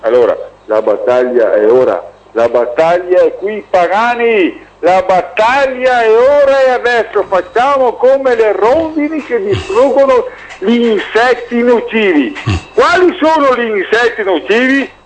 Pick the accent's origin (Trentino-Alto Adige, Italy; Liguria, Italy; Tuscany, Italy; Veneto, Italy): Veneto, Italy; Bassano del Grappa; Io sono di Bassano, sono appena tornato a casa